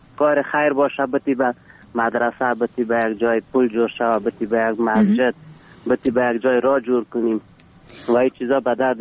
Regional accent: Ghorband, Parwan, Afghanistan; افغان هستیم از غربند.

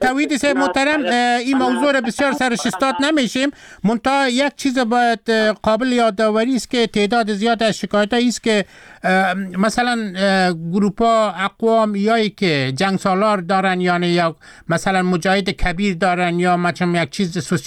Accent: Afghanistan; خودم هم ترکمن هستیم، یعنی در افغانستان توالی شدیم، کلان شدیم

